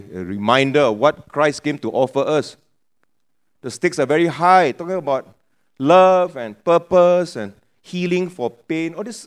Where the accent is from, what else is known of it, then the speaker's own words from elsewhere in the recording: Penang, Malaysia; And because I'm a Penangite, I'm from Penang, I know where.